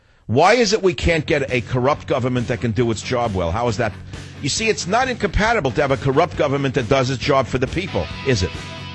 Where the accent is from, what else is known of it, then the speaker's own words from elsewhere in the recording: New York, United States; accent: New York; I was hoping for a minute that it was because of some other attributes other than my New York accent.